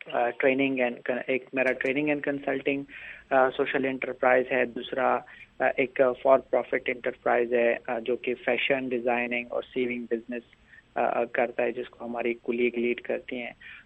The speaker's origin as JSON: {"language": "Urdu", "country": "Pakistan", "lives_now": "United States", "said": "چونکہ میں پاکستان سے ہوں جو کہ ایک ڈیولپنگ کنٹری ہے"}